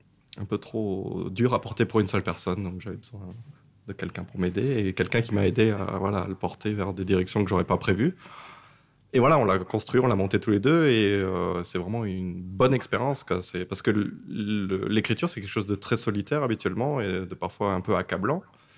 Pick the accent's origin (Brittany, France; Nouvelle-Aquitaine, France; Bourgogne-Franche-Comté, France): Brittany, France; now in Paris, France; on vient tous les deux de Bretagne, on s'est retrouvés là, propulsés à Paris.